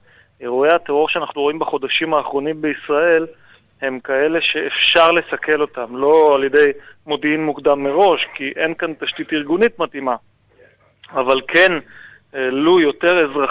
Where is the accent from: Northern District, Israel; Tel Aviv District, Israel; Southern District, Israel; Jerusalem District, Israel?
Southern District, Israel; Beersheba; born there; נולדתי בבאר שבע, כשהגעתי לגיל 18 התגייסתי כמו כולנו